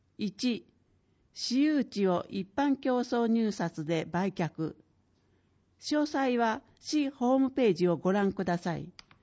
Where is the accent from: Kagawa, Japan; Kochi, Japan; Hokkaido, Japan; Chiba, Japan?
Chiba, Japan; 雪国ではない千葉県で生まれ育った私ですが、スキーには思い入れが強く